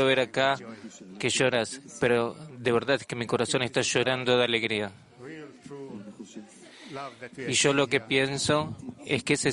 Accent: Iraq; Spanish is a second language; also born or lived in Israel; now in Australia; soy de Australia, pero la verdad es que yo soy de Irak. Nací en Irak y me escapé por el antisemitismo. Llegué a Israel, a la tierra prometida

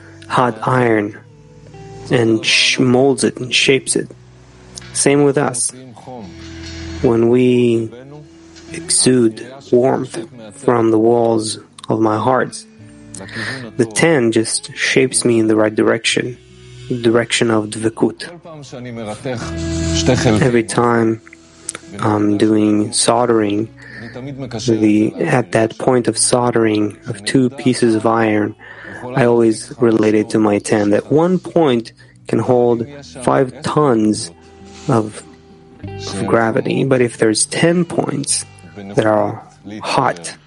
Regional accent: Haifa, Haifa District, Israel; I'm from Haifa too.

